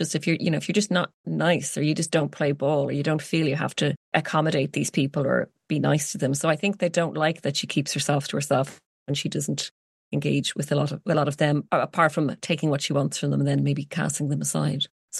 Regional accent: Ireland; growing up in Ireland

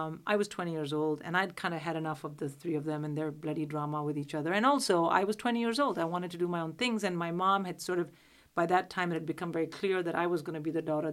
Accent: Delhi, India; this is Maharashtra. I'm from Delhi. It's a completely different for me.

